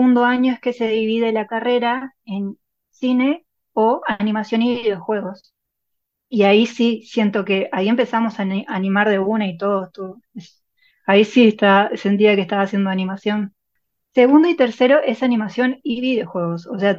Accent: Montevideo, Uruguay; yo soy de Montevideo.

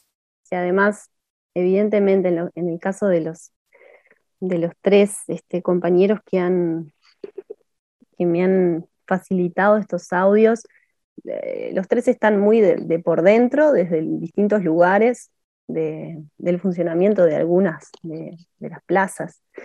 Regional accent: Uruguay; Todos nosotros, digamos, como ciudadanos uruguayos, hemos invertido en estos espacios

